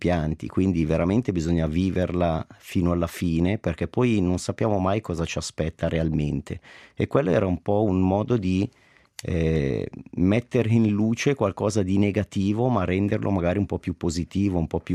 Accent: Locarno, Ticino, Switzerland; Io sono nato e cresciuto a Locarno, dove mi ricordo nel carnevale c'era il Palo della Cuccagna

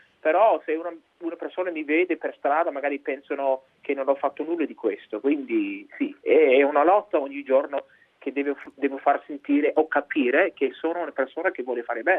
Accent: United States; io sono americano

